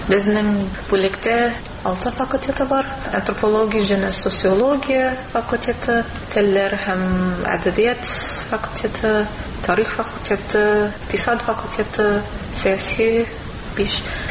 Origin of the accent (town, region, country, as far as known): Los Angeles, California, United States; Tatar is a second language